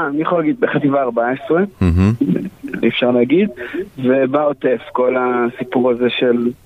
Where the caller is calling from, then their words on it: Rosh HaAyin, Central District, Israel; בוקר טוב, אני מראש העין, אני בדרך לעוטף שוב.